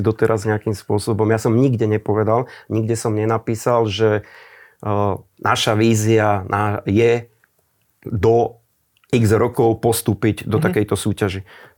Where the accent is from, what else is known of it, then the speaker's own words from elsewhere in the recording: Kamenec pod Vtáčnikom, Trenčín Region, Slovakia; Ja sám som, pochádzam z Kamenca, pod Stačníkom, čo je známe.